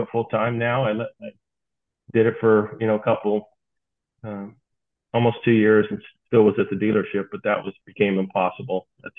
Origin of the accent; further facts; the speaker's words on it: California, United States; I'm originally from California.